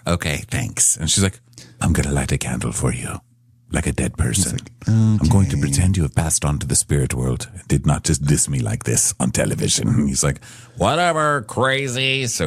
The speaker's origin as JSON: {"language": "English", "region": "the South", "country": "United States", "said": "I'm bigger and I'm from the South."}